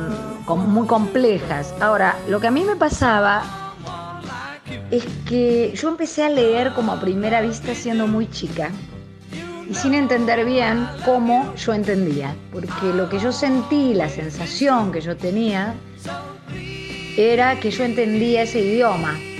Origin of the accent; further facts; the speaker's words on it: Burzaco, Buenos Aires Province, Argentina; mis comienzos fueron muy tempranos, porque yo soy de Bursaco